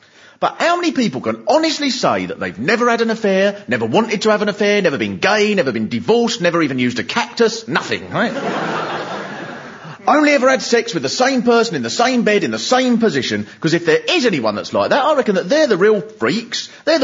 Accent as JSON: {"language": "English", "town": "Swanley", "region": "South East England", "country": "United Kingdom", "said": "Because I come from Swanley"}